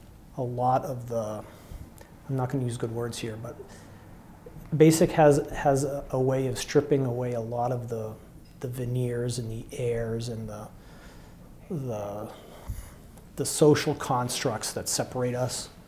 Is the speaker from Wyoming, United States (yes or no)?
no; Manchester, New Hampshire, United States; Well, I grew up in Manchester in the 1960s and 70s.